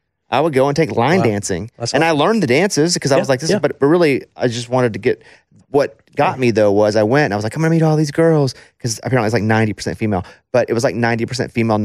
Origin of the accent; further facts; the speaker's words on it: Arkansas, United States; I'm from Arkansas, so, you know, my grandma taught me to two-step.